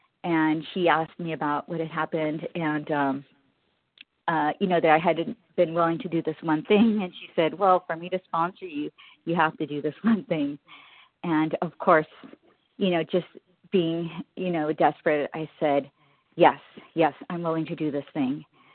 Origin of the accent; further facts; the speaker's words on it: California, United States; I'm from California.